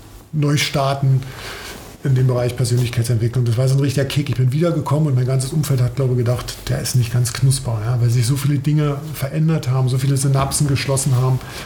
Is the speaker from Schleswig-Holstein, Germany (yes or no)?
no; Brandenburg, Germany; Und ich bin Brandenburger, absolut. Ich komme so richtig, richtig vom Dorf. Ja, bin so ein richtiger Dorfjunge, bin auf dem Dorf aufgewachsen